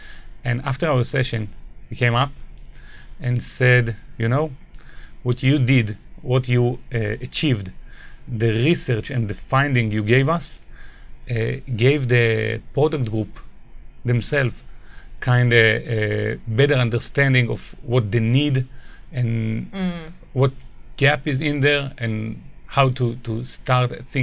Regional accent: Israel; I'm from Israel

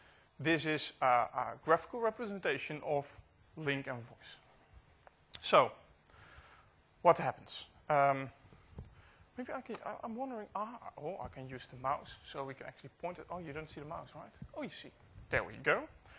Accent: Netherlands; English is a second language; So whenever I'm from the Netherlands, and if I would dial someone within the Netherlands

